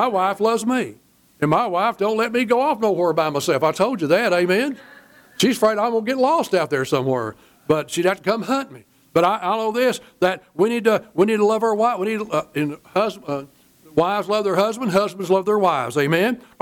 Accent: Cleburne, Texas, United States; One time when I was as a kid growing up in Cleburne, Old Calvary Baptist

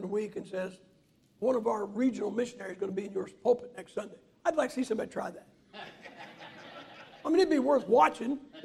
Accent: Ohio, United States; Guys, I'm from Ohio. We have the Browns.

